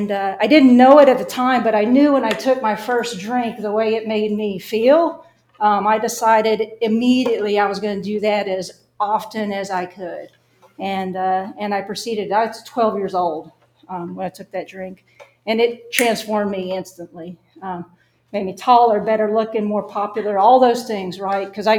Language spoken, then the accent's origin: English; Arkansas, United States; You can probably tell I have a little bit of an accent. I grew up in Arkansas. And the only thing really unique about that was I lived in a dry county.